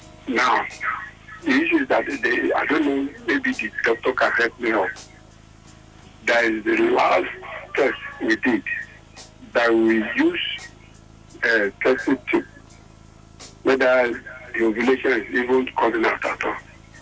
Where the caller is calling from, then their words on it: Apo, Federal Capital Territory, Nigeria; I'm speaking from Apo.